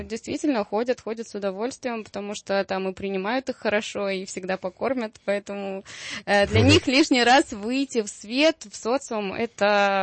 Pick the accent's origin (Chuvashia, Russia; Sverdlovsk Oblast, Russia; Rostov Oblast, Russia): Rostov Oblast, Russia; Rostov-on-Don; Я сама из Ростова-на-Дону.